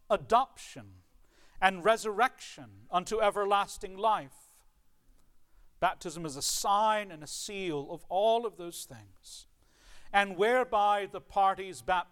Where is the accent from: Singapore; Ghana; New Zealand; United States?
United States; Richmond, Virginia; born there; I was born in Richmond, Virginia, in the year 1980.